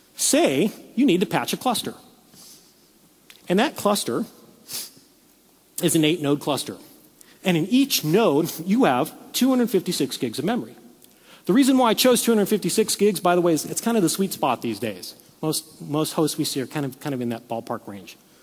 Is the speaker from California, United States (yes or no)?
yes; California, United States; I come from California originally. We have earthquakes.